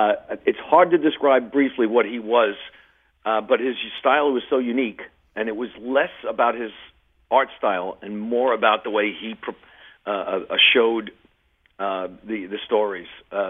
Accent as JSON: {"language": "English", "town": "Forest Hills", "region": "New York", "country": "United States", "tie": "born or raised there", "said": "because we grew up near Forest Hills, and we would drive past"}